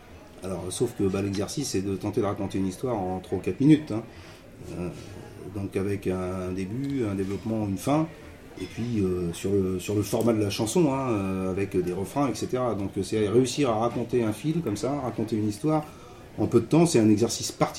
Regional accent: Paris, Île-de-France, France; Alors moi, je viens de Paris. Je suis pas un régional de l'étape, pour le coup, je viens de Paris

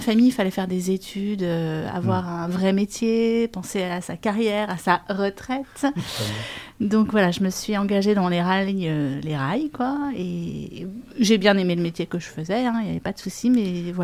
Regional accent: L'Isle-Adam, Île-de-France, France; Moi, j'ai grandi à Lille-Adam, dans le Val d'Oise, donc voisine de l'Oise.

